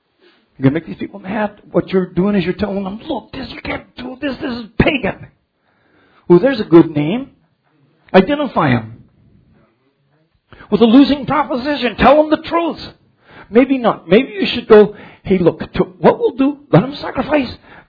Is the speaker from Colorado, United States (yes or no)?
yes; Colorado, United States; And we grew up in Colorado. And our mountains were always just dirt hills